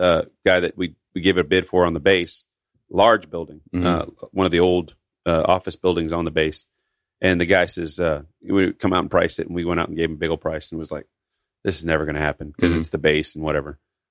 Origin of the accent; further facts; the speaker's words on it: Milton, Florida, United States; I was born in Milton Pace and whatever, and I lived here my whole life except when I left for 4 years in the military.